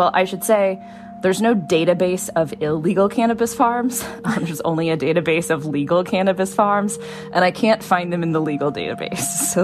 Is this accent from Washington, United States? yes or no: yes; Washington, United States; I'm from Washington State. We have areas where you drive down the road and there's just apple farm after apple farm.